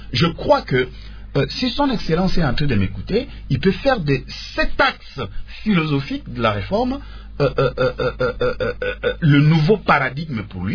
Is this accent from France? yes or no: no; DR Congo; Moi, je rêve de ce Congo, en tant que Congolais, d'un ministre de la fonction publique qui a un conseiller en charge de construction des bâtiments.